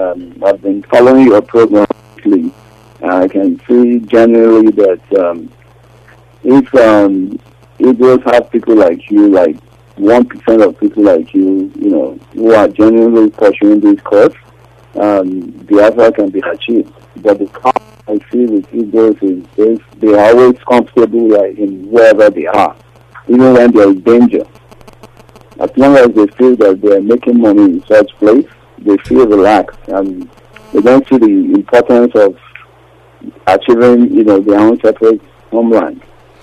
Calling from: Canada; I'm calling from Canada.

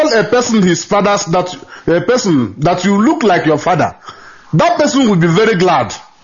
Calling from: Germany; English is a second language

